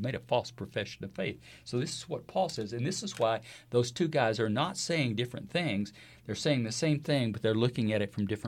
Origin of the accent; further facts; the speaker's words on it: Texas, United States; Now, I'm from Texas